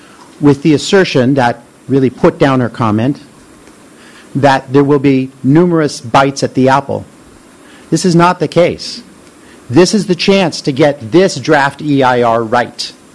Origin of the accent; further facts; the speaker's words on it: Tam Valley, California, United States; I come from Tam Valley, which is in the unincorporated area of Marin County.